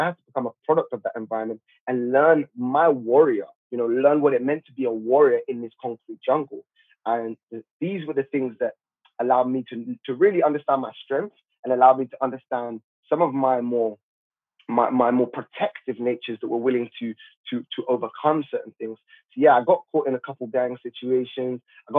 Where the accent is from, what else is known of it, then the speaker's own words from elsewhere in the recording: Hackney, London, United Kingdom; I grew up in East London. I grew up in Hackney, one of the worst boroughs. I grew up in Finchley